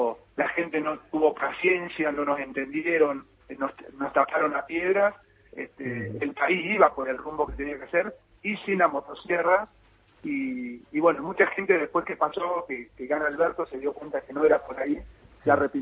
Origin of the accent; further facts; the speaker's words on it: La Pampa, Argentina; yo soy de La Pampa, vos lo sabés bien y lo dijiste recién